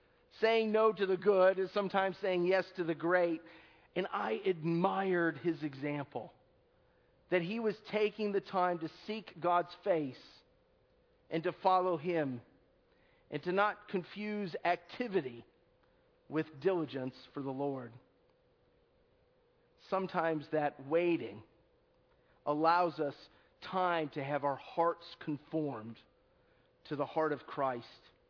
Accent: Buffalo, New York, United States; I grew up in Buffalo, New York, and I was somewhat indifferent to the Steelers.

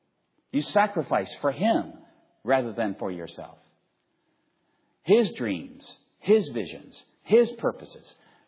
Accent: Roanoke, Virginia, United States; also born or lived in Richmond, United States; Virginia is my home. I grew up in Roanoke, Virginia, and I lived several years in Richmond, Virginia. I mean, Virginia is my home, the Commonwealth, right?

